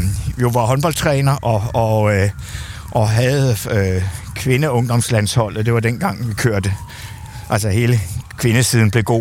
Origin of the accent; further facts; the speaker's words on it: Tunisia; now in Denmark; jeg kommer altså også fra Tunesien